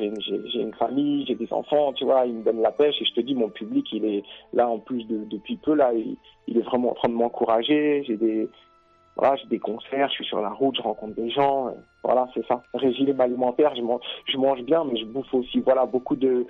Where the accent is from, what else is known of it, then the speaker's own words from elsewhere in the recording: Paris, Île-de-France, France; moved away; moi je suis parisien, j'ai quitté la région parisienne en 1994 pour venir ici.